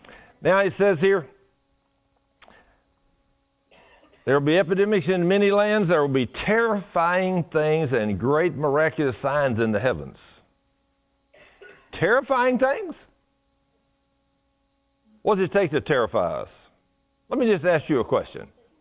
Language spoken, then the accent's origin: English; Argyle, Texas, United States; I said, wow, well, we're from Argyle, Texas.